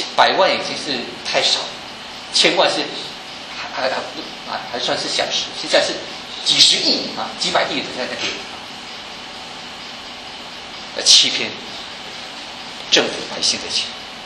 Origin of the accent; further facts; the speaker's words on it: Malaysia; 我们今天说我们都是中国人啊，无论是你来自啊，我是马来西亚啊，来自哪里都好，我们的根就在中国。